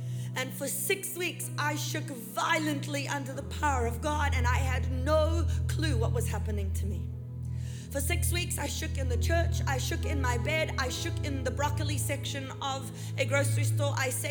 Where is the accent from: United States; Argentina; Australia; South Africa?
South Africa; moved away as an adult; I'm a hairdresser from South Africa originally